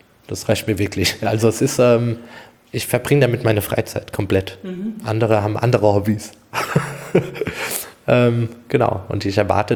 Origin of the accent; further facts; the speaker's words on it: Hesse, Germany; Das war in Hanau, ich komme ja aus Hessen.